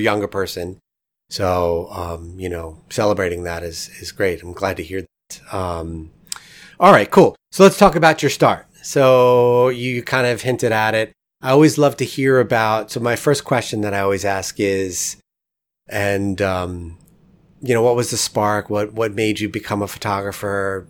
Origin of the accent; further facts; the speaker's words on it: New York, United States; I'm originally from the East Coast, so being from New York